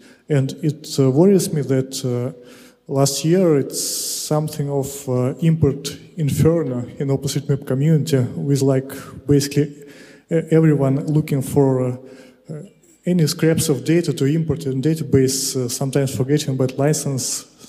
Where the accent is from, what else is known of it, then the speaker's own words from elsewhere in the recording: Russia; from Russia.